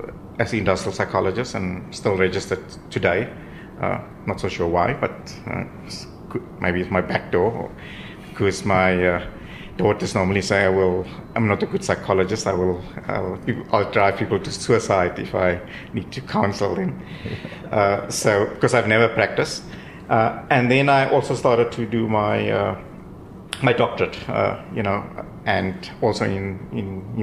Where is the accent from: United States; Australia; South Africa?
South Africa; Graaff-Reinet, Eastern Cape; I grew up in a small little town, Graaff-Reinet, in the Eastern Cap